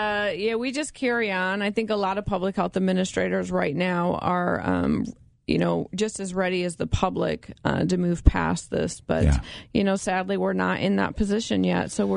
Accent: Michigan, United States; now in Galesburg, United States; Not originally, no. I'm originally from Michigan, Central Michigan.

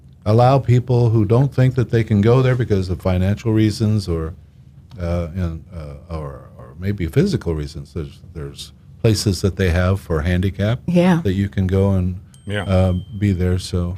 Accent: Galesburg, Illinois, United States; Well, I grew up here in Galesburg, and the Orpheum has always been there, of course.

